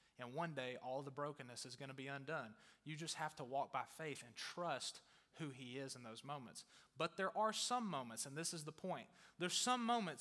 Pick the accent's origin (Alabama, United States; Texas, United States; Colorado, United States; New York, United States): Texas, United States; And it's Northern Virginia. I'm from Texas.